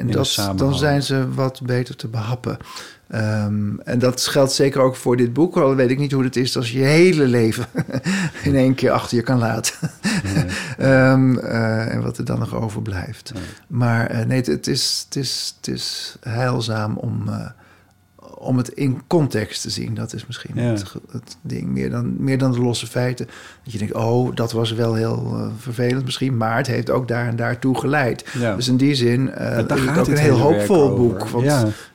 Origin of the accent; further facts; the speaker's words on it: Haarlem, North Holland, Netherlands; Want ik kwam uit Haarlem